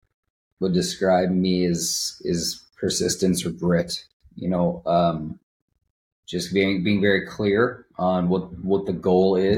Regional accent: Minnesota, United States; There were professional snowboarders out west, and I grew up in Minnesota.

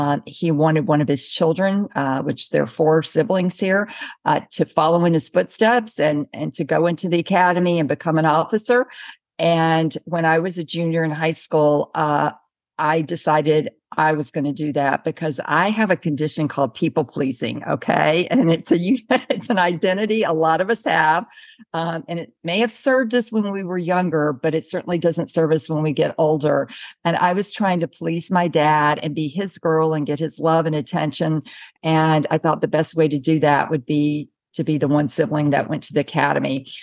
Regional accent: Mississippi, United States; And I came from a very conservative background. I grew up in Mississippi, and I had never even been on a date when I went out to the academy.

